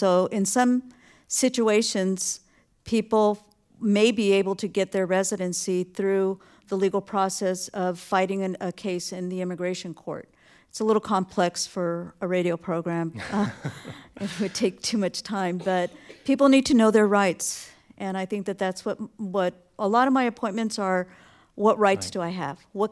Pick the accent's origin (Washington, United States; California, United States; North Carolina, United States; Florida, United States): California, United States; Oxnard; I grew up here in Oxnard. I lived next door to a strawberry field, and it wasn't unusual to see the green vans patrolling the fields